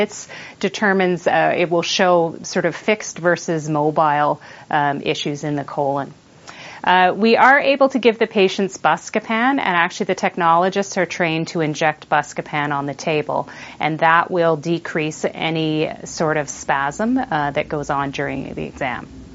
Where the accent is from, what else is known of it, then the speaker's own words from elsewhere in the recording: Halifax, Nova Scotia, Canada; I'm from Halifax, Nova Scotia, Canada.